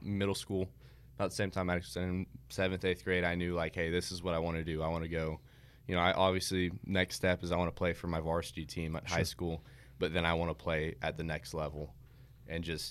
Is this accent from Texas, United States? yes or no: yes; Glen Rose, Texas, United States; Sir, so I was growing up in Glen Rose. There wasn't really, it's a small town, so there's not much to do.